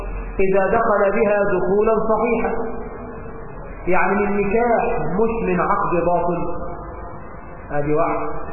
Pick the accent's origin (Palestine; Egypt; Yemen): Egypt; اللهم اجعل بلدنا مصر آمنة مطمئنة